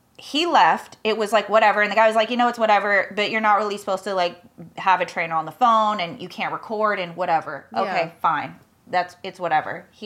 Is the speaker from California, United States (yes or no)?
yes; California, United States; I'm like, yeah, I'm from the Bay. I love the Bay.